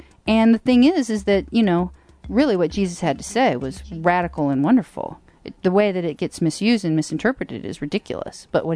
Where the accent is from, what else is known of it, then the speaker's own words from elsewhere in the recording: Texas, United States; You know, I'm a Texan. My people have been in Texas for a really long time. I, you know, grew up going to church.